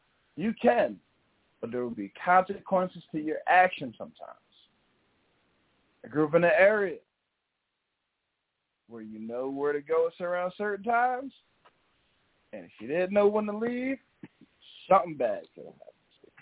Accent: New Jersey, United States; growing up in New Jersey, I saw a lot of Spanish people.

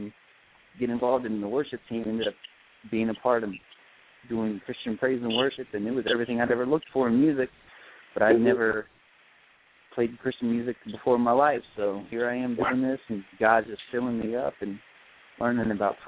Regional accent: Virginia, United States; You know, I grew up on the East Coast, originally from Virginia, and I was, involved in just a small town kind of atmosphere

